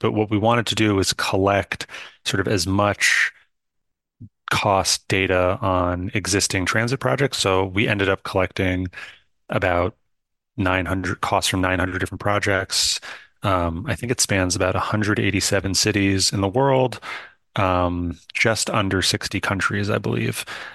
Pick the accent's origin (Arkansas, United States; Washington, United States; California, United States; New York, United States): New York, United States; So I'm a New Yorker